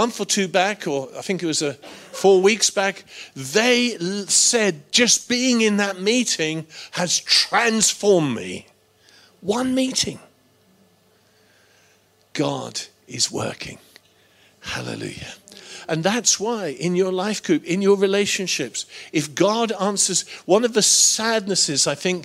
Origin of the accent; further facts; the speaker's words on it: High Wycombe, South East England, United Kingdom; I grew up in High Wycombe. And we had a sort of West Country, actually, in Buckinghamshire. Not quite like Berkshire, but it was Buckinghamshire. And we had an accent like that.